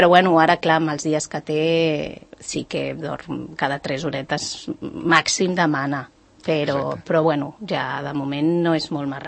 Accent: Barcelona, Catalonia, Spain; now in Sant Cugat, Spain; nosaltres venim de Barcelona.

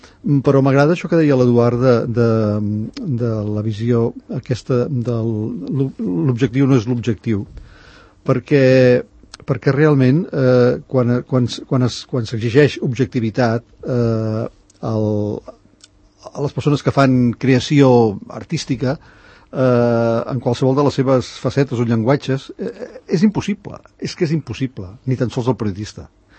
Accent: Barcelona, Catalonia, Spain; now in Sant Cugat del Vallès, Spain; jo sóc barceloní d'origen, del barri de la Sagrada Família, i em sembla que devia ser per les mateixes dates que vaig venir cap aquí, perquè jo vaig venir a començaments dels 70

